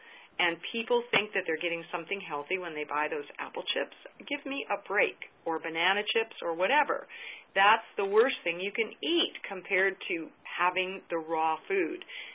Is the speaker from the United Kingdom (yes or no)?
yes; Auchtermuchty, Scotland, United Kingdom; I'm from Scotland. I'm a Scots girl from Ochtermochty in Scotland. And I grew up with my grandparents for the first 6 years of my life there.